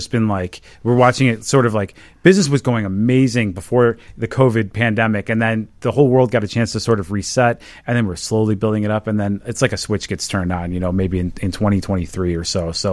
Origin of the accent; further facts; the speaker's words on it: Chicago, Illinois, United States; I grew up here in the Chicagoland area